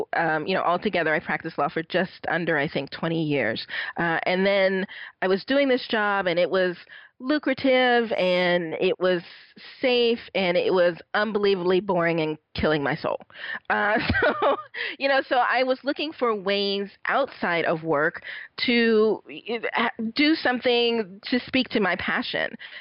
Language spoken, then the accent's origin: English; Newark, New Jersey, United States; born there; And I was born in Newark in 1970. So turning 50 in a few months.